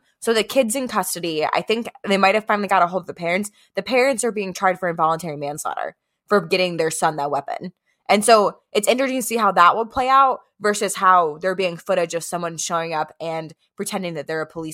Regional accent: Michigan, United States; also born or lived in Arkansas; I just want to say, so we grew up in Michigan for a little bit and then moved to Arkansas and we're out in other places now. We were in the suburbs of Detroit.

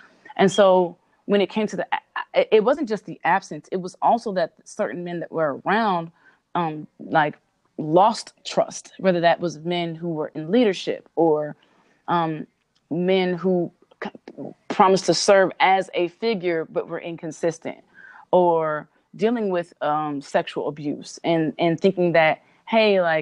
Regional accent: Cerritos, California, United States; I can't really do it like him because I'm from Cerritos

